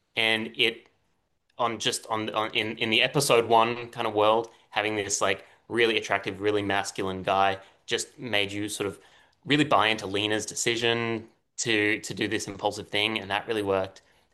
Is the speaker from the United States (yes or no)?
no; Brisbane, Queensland, Australia; Alex is from Melbourne, I'm from Brisbane